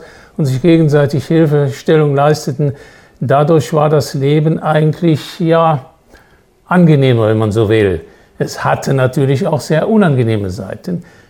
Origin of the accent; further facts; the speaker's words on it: Höfen, North Rhine-Westphalia, Germany; ich komme aus Höfen bei Monschau, mitten in der Nordeifel.